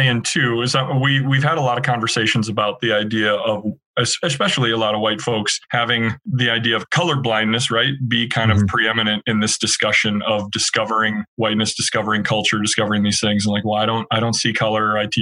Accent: Crystal, Minnesota, United States; I grew up in Crystal, Minnesota, just in the western suburbs over here, and, you know, predominantly white environment.

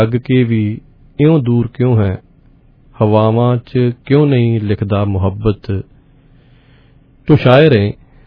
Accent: Peta, Punjab, India; ਇਧਰੋਂ ਨਾਲ ਇਬਣ ਦੇ ਨਾਲ ਅਹਿਮਦਪੁਰ ਦੇ ਨਾਲ ਸਾਡਾ ਪਿੰਡ ਪੈਂਦਾ ਪੇਟਾ

